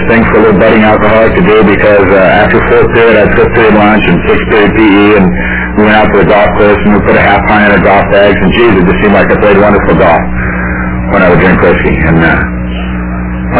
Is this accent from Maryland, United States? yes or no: no; Long Beach, California, United States; I come from a very, what I would like to consider a pretty normal family and middle class family. I grew up in Long Beach, California.